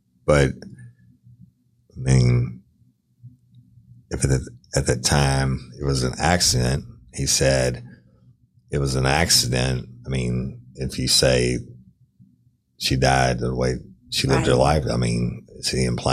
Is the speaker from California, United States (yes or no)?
no; Clinton, Louisiana, United States; when I was a kid growing up in Clinton, we got 2.5 out of the 3 channels.